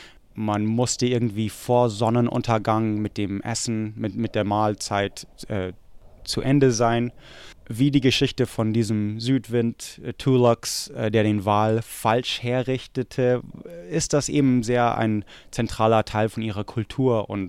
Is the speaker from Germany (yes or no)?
no; Oregon, United States; Ich habe es tausendmal erwähnt, weil ich dort herkomme. Ich komme aus dem Willamette-Tal.